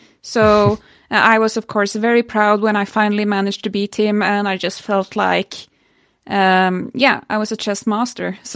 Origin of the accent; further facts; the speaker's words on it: Norway; Well, I'm from Norway